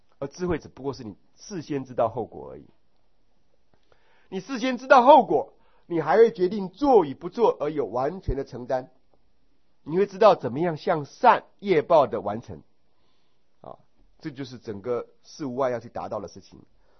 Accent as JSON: {"language": "Chinese", "country": "Taiwan", "also_born_or_lived": "Malaysia", "said": "你看我是标准的台湾人，国语还讲得很像外省人，对不对？我讲英文的时候呢，人家认为我是 ABC 啊。我大概好几年住在马来西亚的时候呢"}